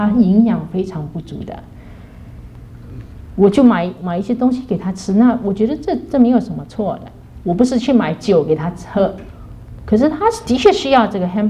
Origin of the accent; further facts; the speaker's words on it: China; 我们是中国人，很含蓄，我们不表达出来，都摆在心里面了